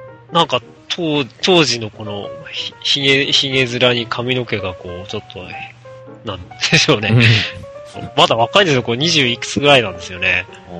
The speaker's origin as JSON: {"language": "Japanese", "region": "Hokkaido", "country": "Japan", "tie": "born there", "said": "北海道生まれの僕としては、"}